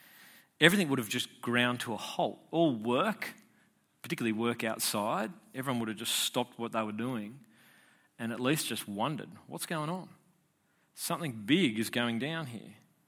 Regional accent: New South Wales, Australia; There was a monument erected, you know, in my hometown back in the Shire.

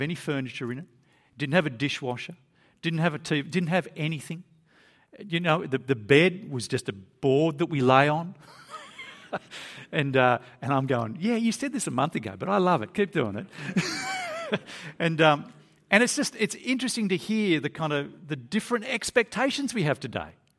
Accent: Australia; I'm an Australian. I love my coffee, okay?

